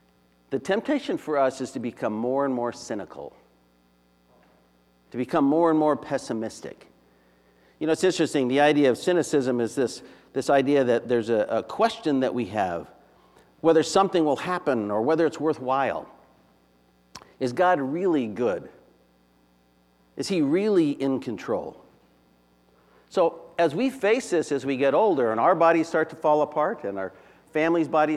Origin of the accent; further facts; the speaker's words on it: Phoenix, Arizona, United States; And I grew up in Phoenix, Arizona, where it's really hot and things die.